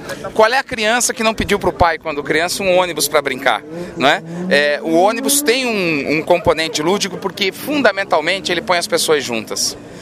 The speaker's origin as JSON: {"language": "Portuguese", "town": "Curitiba", "region": "Paraná", "country": "Brazil", "tie": "born or raised there", "said": "quando era criança, eu morava em Curitiba, eu ia para a escola de ônibus com o ônibus da escola."}